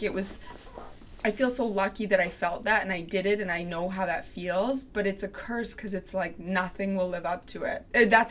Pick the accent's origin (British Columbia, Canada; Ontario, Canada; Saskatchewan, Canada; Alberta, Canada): Alberta, Canada; Calgary; So I grew up in Calgary, Alberta.